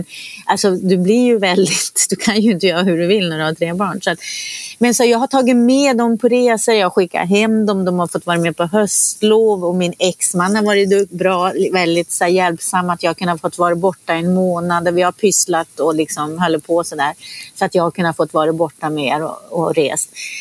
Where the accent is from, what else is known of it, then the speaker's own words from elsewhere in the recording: Norrland, Sweden; Jag är ju uppvuxen i Norrland.